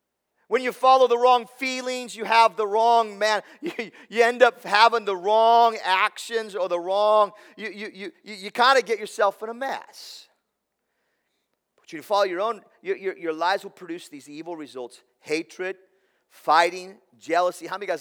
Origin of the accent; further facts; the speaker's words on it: Oregon, United States; Now, I'm from Oregon. This isn't a soda, this is a pop.